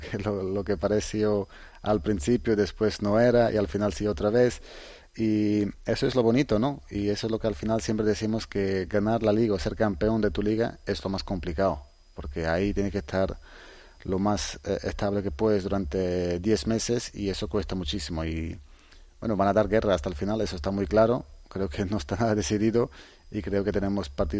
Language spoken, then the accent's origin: Spanish; Switzerland; now in Croatia; Yo nací en Suiza, yo hice todo en Suiza, jugué con la selección de, suiza hasta los 19 años.